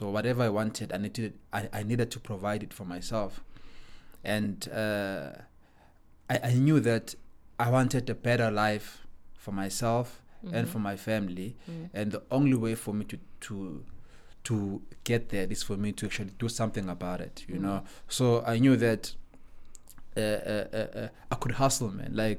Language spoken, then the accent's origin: English; Pretoria, Gauteng, South Africa; Then I grew up in Mamelodi, in Pretoria, in Mamelodi.